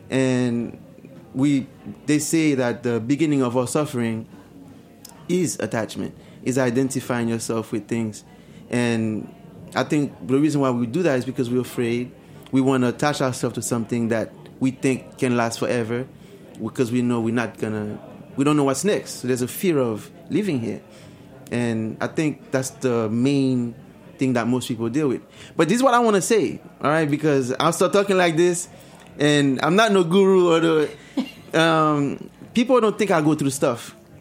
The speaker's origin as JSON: {"language": "English", "country": "Haiti", "tie": "born or raised there", "said": "I remember growing up in Haiti"}